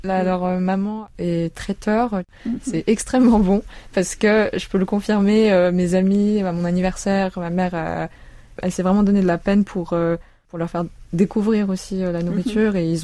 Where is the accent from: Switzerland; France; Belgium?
Switzerland; also born or lived in South Korea; Alors, complètement, oui, ils savent que je suis coréenne du Sud. Quand j'étais petite, ils me demandaient pas mal si j'étais du Nord ou du Sud, c'était très marrant.